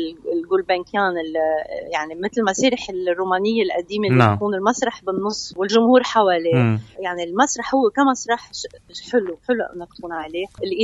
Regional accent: Lebanon; أنا لبنانية، متيسة على أنه بدي كفي غني باللبناني، بدي أكتب باللبناني

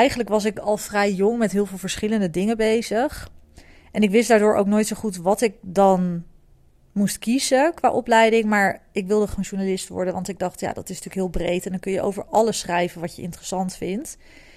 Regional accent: Amersfoort, Utrecht, Netherlands; also born or lived in Overijssel; Ik ben opgegroeid in Amersfoort, of althans tot mijn 8e of tot mijn 10e woonde ik dus in Amersfoort.

